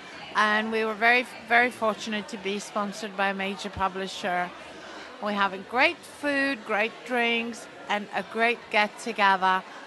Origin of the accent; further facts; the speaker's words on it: Athens, Attica, Greece; I'm from Greece, from Athens, Greece